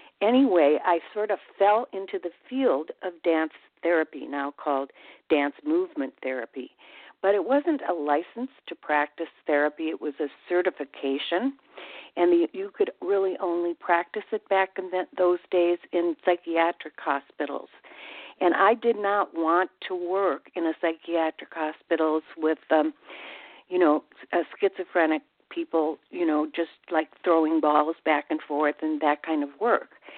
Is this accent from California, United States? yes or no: no; Minneapolis, Minnesota, United States; moved away as an adult; I came from Minneapolis, Minnesota to go to college at UCLA